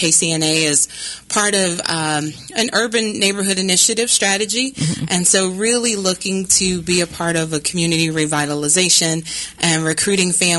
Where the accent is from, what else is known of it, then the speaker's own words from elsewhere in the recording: Indiana, United States; also born or lived in Memphis; now in Kansas City, United States; I moved here from Memphis, but originally from Indiana.